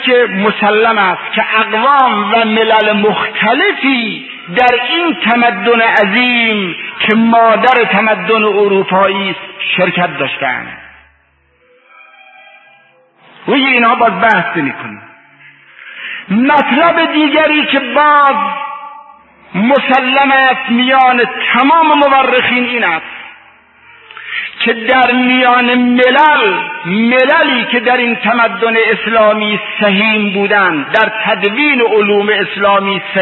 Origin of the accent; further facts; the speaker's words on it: Iran; ما چون ایرانی هستیم